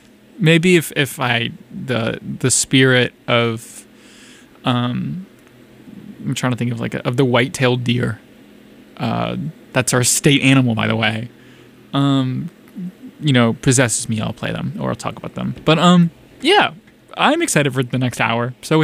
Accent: Greenville, South Carolina, United States; That's my home state. Hashtag, yeah, that Greenville, South Carolina.

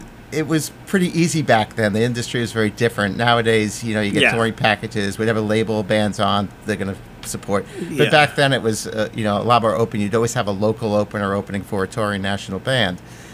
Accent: New York, United States; I'm originally from New York, mm-hmm. and when I turned 18, I immediately became a pretty much

